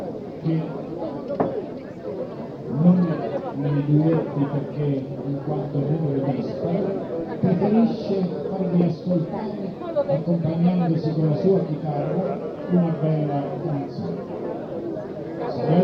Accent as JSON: {"language": "Italian", "region": "Tuscany", "country": "Italy", "said": "una storia di una signora della ristorazione senese che morì nella mia terra, nella Marenna."}